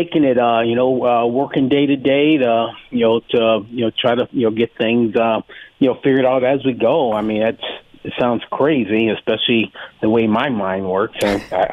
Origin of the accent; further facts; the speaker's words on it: San Jose, California, United States; also born or lived in Oakland / Richmond; back in the early 70s, where I grew up in San Jose, Oakland, Richmond area